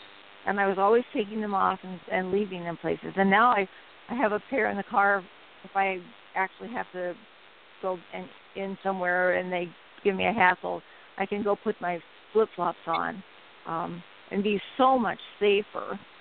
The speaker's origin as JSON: {"language": "English", "region": "Iowa", "country": "United States", "tie": "born or raised there", "said": "I grew up in Iowa on the farm, and as a little girl, I just never liked to wear shoes"}